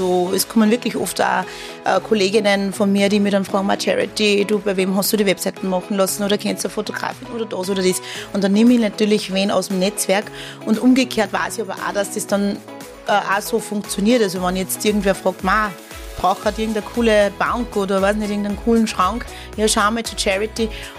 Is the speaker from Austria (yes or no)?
yes; Wels, Upper Austria, Austria; born there; Also ich bin in Österreich geboren, also in Wels.